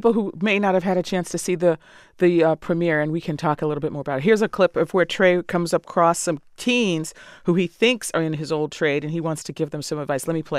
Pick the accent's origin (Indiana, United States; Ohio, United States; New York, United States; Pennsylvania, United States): New York, United States; New York City; full disclosure, I grew up in Brooklyn.